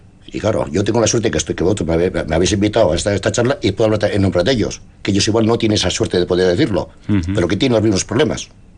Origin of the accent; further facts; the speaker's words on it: Basque Country, Spain; somos vascos